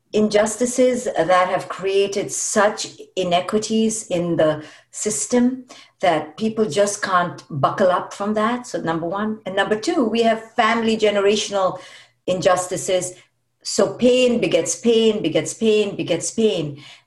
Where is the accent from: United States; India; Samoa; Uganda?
India; I use India as an example, because I'm Indian, so people won't think I'm putting Indian people down.